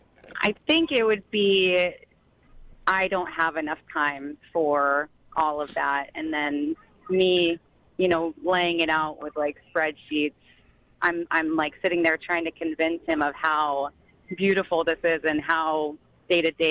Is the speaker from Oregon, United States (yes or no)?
yes; Oregon, United States; And I'm from Oregon originally.